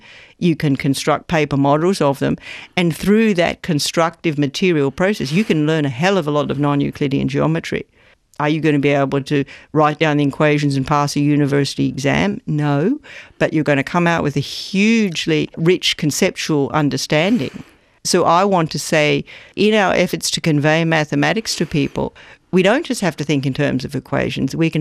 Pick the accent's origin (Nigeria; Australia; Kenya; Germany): Australia; Brisbane, Queensland; now in United States; We both live in the United States, but growing up in Brisbane is what made me what I am. I believe I'm the person that I am because I'm a little girl from the outskirts of Brisbane.